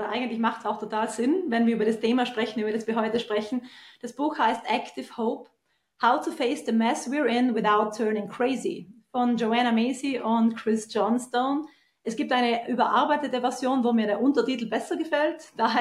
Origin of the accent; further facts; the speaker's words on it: Trentino-Alto Adige, Italy; Also ich bin eine Südtirolerin, ich komme von den Südtiroler Bergen und bin in den Bergen aufgewachsen